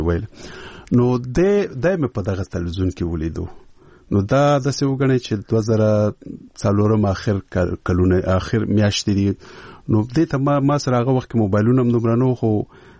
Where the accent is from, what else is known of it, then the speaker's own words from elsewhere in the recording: Peshawar, Khyber Pakhtunkhwa, Pakistan; زه ورکوټه په پېښور کې لوی شوی یم